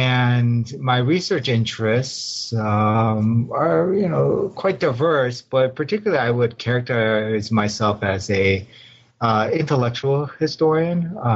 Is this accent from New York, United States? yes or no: no; Chicago, Illinois, United States; pretty much I've been spending my whole time in Chicago. I was born and raised in Chicago too.